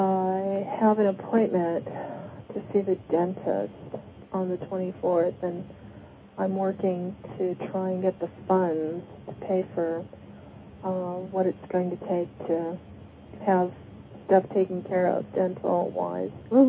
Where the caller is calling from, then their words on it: Tucson, Arizona, United States; I'm calling from Tucson, Arizona.